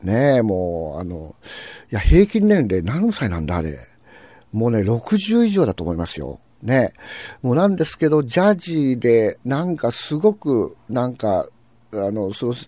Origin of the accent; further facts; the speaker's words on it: Aichi, Japan; 私も地元が愛知県でありながらですね、もう長野県の方がよく知ってるっていう状況になってしまいましたね。